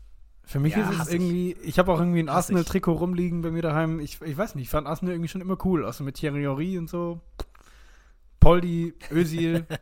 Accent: Ulm, Baden-Württemberg, Germany; born there; als gebürtiger Ulmer

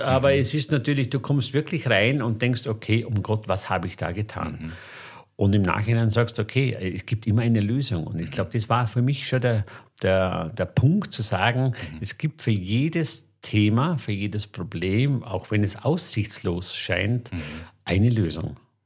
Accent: Vorarlberg, Austria; Und das war schon eine Mutprobe als Bregenzer Wälder Junge mit Schulenglisch, ohne Praktikum, einfach ein paar Wochen nach Amerika zu gehen.

